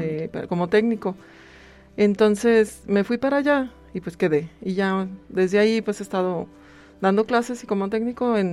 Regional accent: Aguascalientes, Mexico; born there; yo soy nacida aquí en Aguascalientes. Mis papás eran zacatecanos.

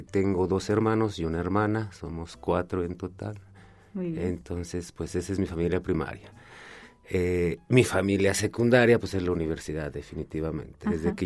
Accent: Aguascalientes, Mexico; nací aquí en Aguascalientes, por ahí como decimos en inglés, born and raised, ¿verdad? En Aguascalientes. Hace ya muchos años, pero bueno, le voy a decir mi edad al cabo en Facebook, encuentran todo. El 21 de marzo de 1969, aquí en la ciudad de Aguascalientes.

